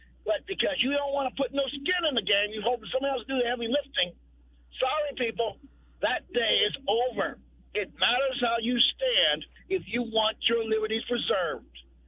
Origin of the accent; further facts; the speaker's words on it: San Bernardino, California, United States; in places like Santa Monica, Orange County, where I grew up in San Bernardino, Riverside County, the Inland Empire, as I was called when I was growing up